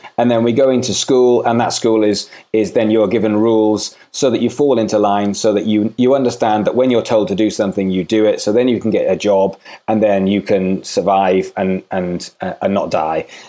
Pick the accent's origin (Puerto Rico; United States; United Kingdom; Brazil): United Kingdom; Swansea, Wales; I'm from Swansea in Wales. There was no music industry in Swansea in Wales, so the only option was to get to London